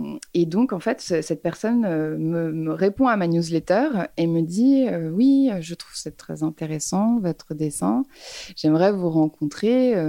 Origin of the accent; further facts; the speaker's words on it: Paris, Île-de-France, France; Oui, j'ai grandi à Paris. Je suis née à Paris, justement pas très loin d'ici, dans le 17e.